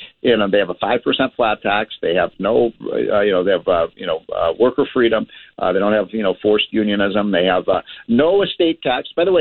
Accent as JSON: {"language": "English", "region": "Illinois", "country": "United States", "said": "my home state of Illinois"}